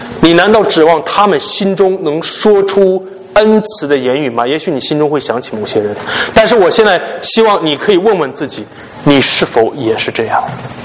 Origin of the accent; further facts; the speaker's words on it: China; 我们中国人称他为生闷气。